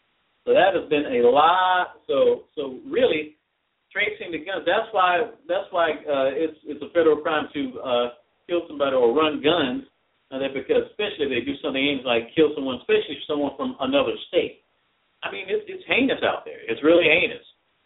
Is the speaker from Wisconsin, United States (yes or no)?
no; Georgia, United States; from our neck of the woods, my home state of Georgia